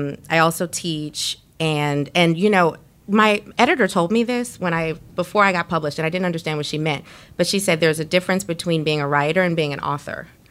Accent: New Orleans, Louisiana, United States; And also, I'm from New Orleans. This is my first time not writing about New Orleans, actually.

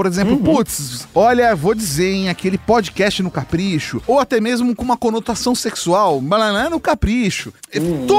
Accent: São Paulo, Brazil; eu sou de São Paulo.

